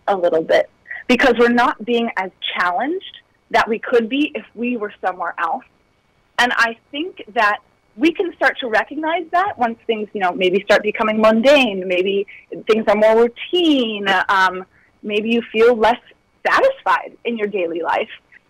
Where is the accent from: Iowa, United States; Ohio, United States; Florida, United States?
Ohio, United States; now in Southern California, United States; I say it proudly out here in Southern California. I say, oh, I'm from Ohio. Now, there won't be a lot of people that are also from Ohio. I'll give you that. But loved growing up in Ohio, besides the cold weather.